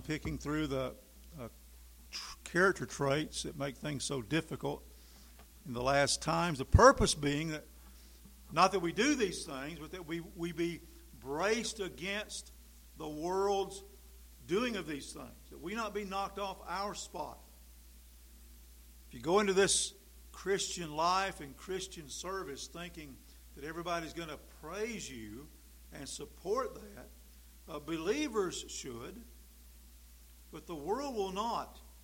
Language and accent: English; North Carolina, United States; born there; accent: Southern; As a Southerner, I was born in North Carolina. I still have a Southern accent.